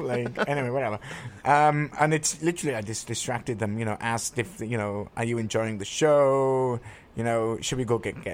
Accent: United Kingdom; which I know as a Brit.

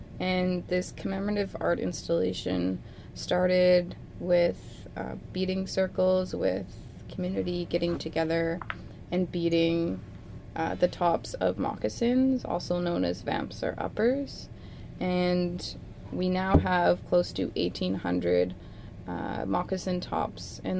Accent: Alberta, Canada; I'm from Laxana in Alberta.

